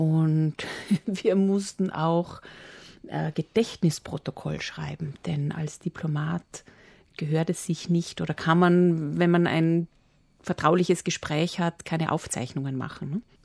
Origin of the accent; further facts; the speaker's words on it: Vienna, Austria; im Grunde meines Herzens bin ich Wienerin. Ich bin Österreicherin.